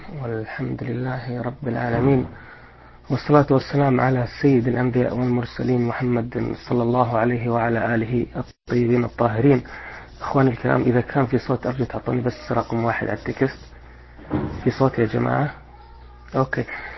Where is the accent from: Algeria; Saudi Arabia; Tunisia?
Saudi Arabia; أنا أساسا من المملكة العربية السعودية، من أهل إطلاع.